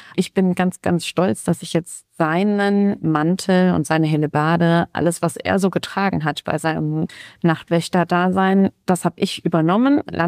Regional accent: Ahrweiler, Rhineland-Palatinate, Germany; Ich bin ein echtes Ahrweiler Mädchen. Ich bin also hier in Ahrweiler geboren, aufgewachsen.

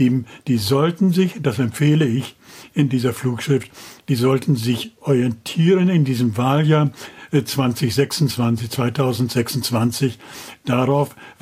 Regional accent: West Germany, Germany; als Wessi ankommt

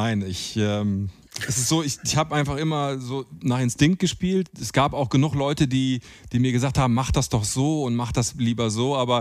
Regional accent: Bergkamen, North Rhine-Westphalia, Germany; also born or lived in Werne; Aha, ich komme aus Bergkamen, ja. Ich bin in Werne geboren.

